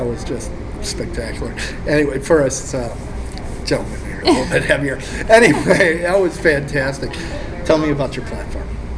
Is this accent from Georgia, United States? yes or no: no; Wisconsin, United States; She's Mrs. Wisconsin International, my home state, so a favorite for sure.